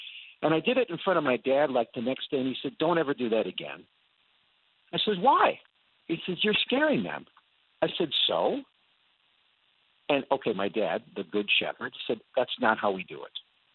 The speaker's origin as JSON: {"language": "English", "town": "Twin Cities", "region": "Minnesota", "country": "United States", "tie": "born or raised there", "said": "I grew up in the Twin Cities area, and we had sheep as a kid."}